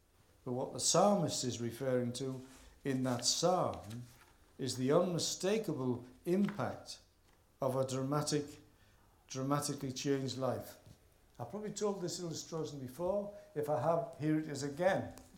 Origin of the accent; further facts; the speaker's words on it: Hartlepool, North East England, United Kingdom; But I was brought up in Hartlepool in a simple Baptist church